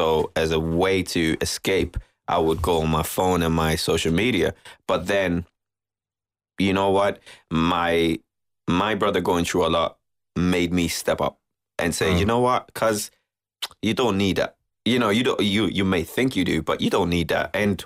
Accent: Shannon, Munster, Ireland; I work in Limerick, but I'm from Shannon, County Clare.

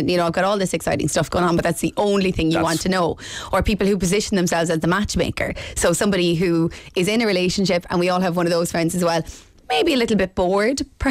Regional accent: Lissycasey, Munster, Ireland

